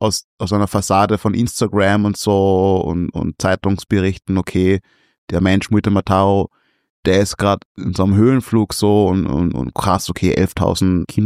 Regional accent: Salzburg, Austria; born there; Also ich bin geboren 1993 in Salzburg. Und natürlich war auch in der Zeit die Bevölkerung noch nicht sehr divers. Und ich bin jetzt 32

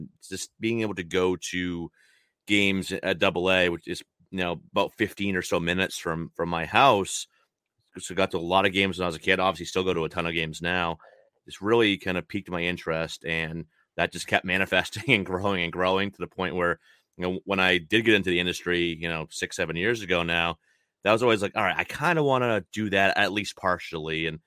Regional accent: Maine, United States; Yeah, so I born and raised in the state of Maine, never lived outside of Maine in my entire life.

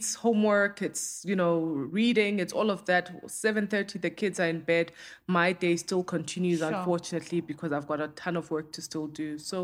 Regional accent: South Africa; as a South African who has, you know, lived through the horrors of apartheid.

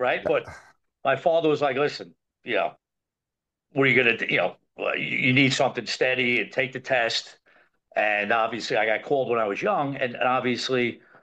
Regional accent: New York, United States; Listen, I'm being from New York. I know a lot about accents. You know what I mean? Even when I don't think I have one. You know, as soon as I leave New York, people are like, "You're from New York,"

